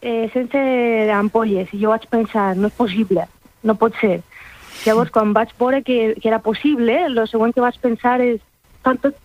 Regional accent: Elche, Valencian Community, Spain; now in L'Estartit, Spain; Jo he crescut a Elx, a Alacant, per això que tinc aquest accent.

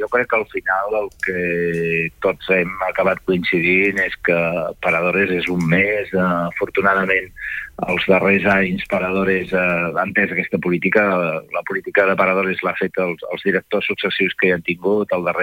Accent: Catalonia, Spain; Per tant, com a empordanès, benvinguda sigui l'inversió

